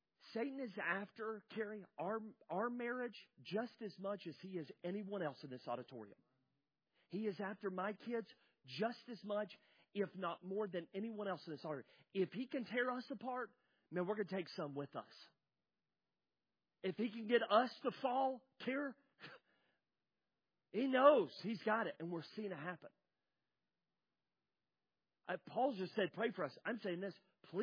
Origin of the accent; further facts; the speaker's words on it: the South, United States; A lot of people at Cross Point, I'm one of them. I grew up in the South. We're huggers.